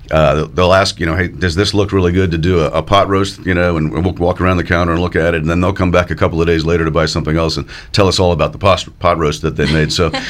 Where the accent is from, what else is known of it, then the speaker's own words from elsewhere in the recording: Cincinnati, Ohio, United States; I grew up mostly in Cincinnati.